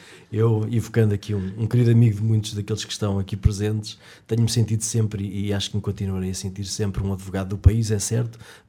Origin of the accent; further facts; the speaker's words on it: Coimbra, Centro, Portugal; now in Lisbon, Portugal; desde que fui para Lisboa, nunca perdi uma oportunidade de dizer que sou de Coimbra e que estudei na Faculdade de Direito da Universidade de Coimbra